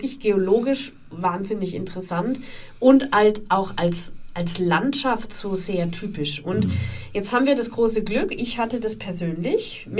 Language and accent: German; Baden-Württemberg, Germany; ich bin ja in Schwaben aufgewachsen